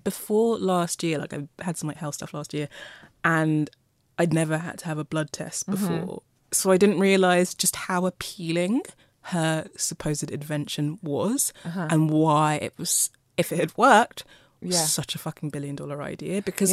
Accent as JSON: {"language": "English", "country": "Nigeria", "said": "I'm Nigerian."}